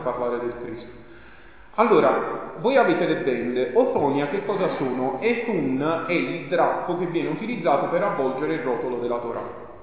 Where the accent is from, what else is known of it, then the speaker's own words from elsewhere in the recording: Naples, Campania, Italy; se un bambino dice una volgarità in napoletano, io la sento perché sono napoletano.